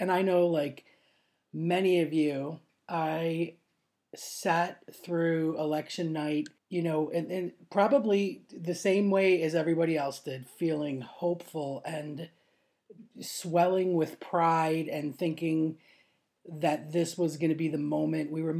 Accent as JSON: {"language": "English", "country": "United States", "moved": "as an adult", "lives_now": "London, United Kingdom", "said": "I may be based and located in London. I've been through the Brexit thing, but I am an American. And I will always consider that my home."}